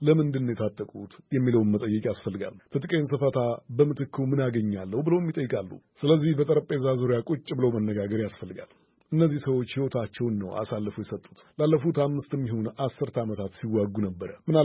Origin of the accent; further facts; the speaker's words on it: Burundi; ያደኩት ብሩንዲ ነው።